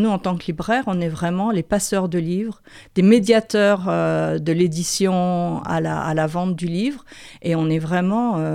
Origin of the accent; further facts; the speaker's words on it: Andouillé, Pays de la Loire, France; born there; parce que je suis née à Andouillé en plus.